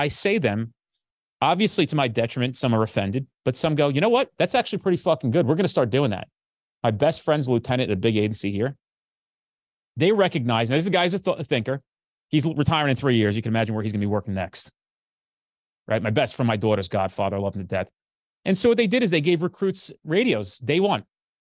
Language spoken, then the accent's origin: English; New Jersey, United States; So it's a three-part series, and I'm from New Jersey